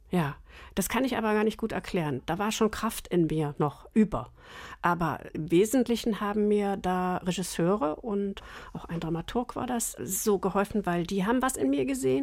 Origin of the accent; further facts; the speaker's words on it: Northern Germany, Germany; Also Wasser ist ja für mein Element so als Norddeutsche.